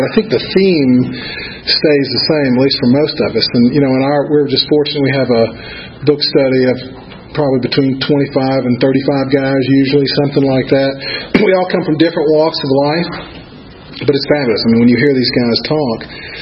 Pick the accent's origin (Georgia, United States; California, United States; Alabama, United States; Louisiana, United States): Georgia, United States; Atlanta; And when I was growing up here, it was actually a small little town. This was actually where I grew up in the Virginia Highlands area. So this was almost out in the country right here.